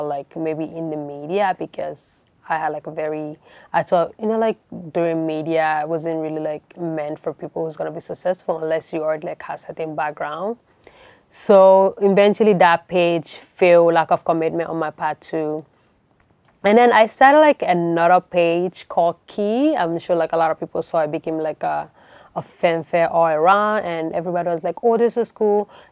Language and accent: English; Monrovia, Montserrado, Liberia; moved away as an adult; now in Canada; I'm originally from Monrovia, Liberia, West Africa. And I was born there during the Civil War, and I grew there, did my high school, everything, and eventually got a scholarship to the U.S., and now I'm in Canada.